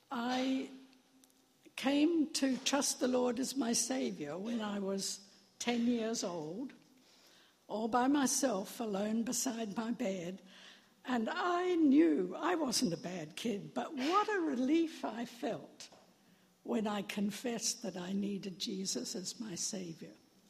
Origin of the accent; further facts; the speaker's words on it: New Zealand; Down in the South Pacific, I grew up in New Zealand.